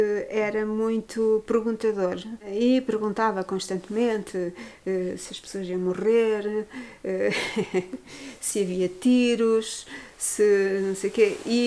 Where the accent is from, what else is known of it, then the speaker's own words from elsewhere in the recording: Valpaços, Vila Real, Portugal; eu estudei num colégio de freiras, eu sou transmontana em Valpaços, e eu costumo dizer que os transmontanos vivem entre a vanguarda e o terra a terra, sempre.